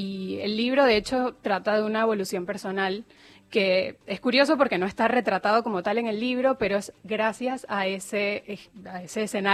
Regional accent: Puerto La Cruz, Anzoátegui, Venezuela; moved away; Yo soy de Puerto La Cruz, de la costa. Entonces, claro, en la costa es prácticamente ese... Extraño la playa todo el tiempo y está ese calorcito

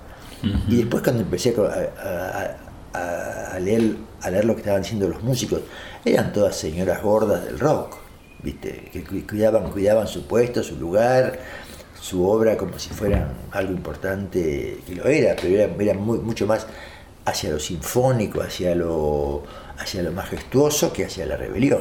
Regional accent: Argentina; una de las cosas que hice como argentino

